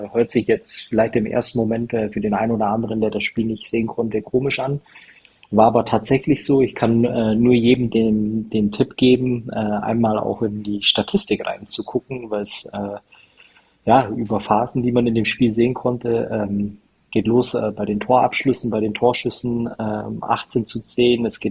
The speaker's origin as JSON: {"language": "German", "country": "Germany", "said": "ich als Deutscher kann dann da nicht viel einschmeißen"}